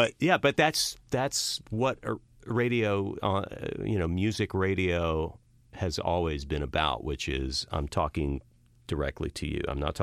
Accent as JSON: {"language": "English", "region": "Texas", "country": "United States", "tie": "born or raised there", "said": "I was growing up in West Texas."}